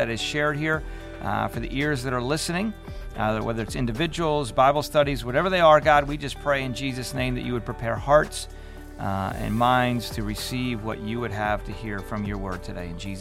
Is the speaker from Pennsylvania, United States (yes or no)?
yes; Pennsylvania, United States; For a long time, years and years and years, the church, at least the one I grew up in Pennsylvania, really didn't talk about sex.